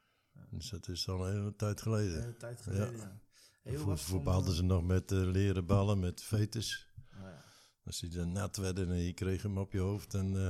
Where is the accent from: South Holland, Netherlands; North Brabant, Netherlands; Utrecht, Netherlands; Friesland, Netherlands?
Utrecht, Netherlands; Vreeswijk; Ik ben geboren op Frederiksoord, Vreeswijk. We voetbalden vroeger nog aan de Lek.